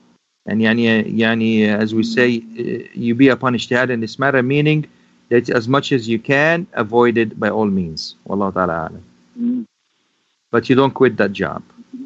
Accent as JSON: {"language": "Arabic", "country": "Egypt", "said": "زي ما بنعمل في عندنا في مصر"}